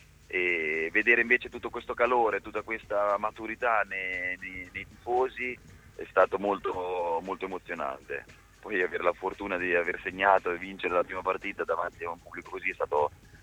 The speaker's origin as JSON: {"language": "Italian", "region": "Marche", "country": "Italy", "said": "Io che sono marchigiano conosco il valore, conosco la piazza, conosco la gente"}